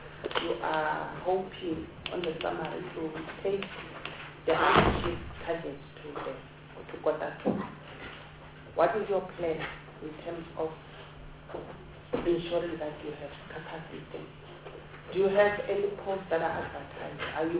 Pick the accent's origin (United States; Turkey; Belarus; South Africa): South Africa; Dr JS Moroka, Mpumalanga; I'm from Mpumalanga, Ward 19, Dr. J.S. Moroka. There's one agri-park.